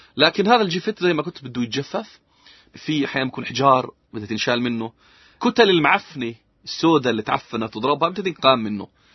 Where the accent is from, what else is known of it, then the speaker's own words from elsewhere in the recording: Nablus, West Bank, Palestine; اللي هو البليل بيسموه عندنا بنابلس